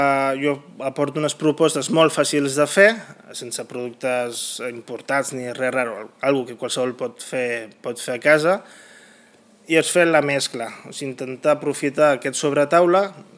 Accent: Sitges, Catalonia, Spain; Bueno, jo sóc de Sitges.

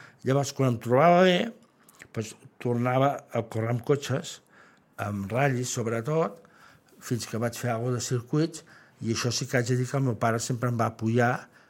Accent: Terrassa, Catalonia, Spain; perquè jo soc fill de Terrassa també

